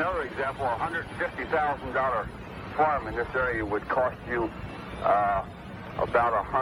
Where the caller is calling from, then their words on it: Martinsburg, West Virginia, United States; I'm calling from West Virginia, Jerry.